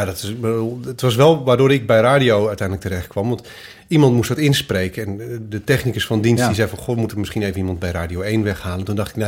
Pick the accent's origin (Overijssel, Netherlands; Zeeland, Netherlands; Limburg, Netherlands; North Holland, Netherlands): Overijssel, Netherlands; Ik kan het bij mij niet horen, maar ik kom uit Twente. Tenminste, ben ik groot geworden.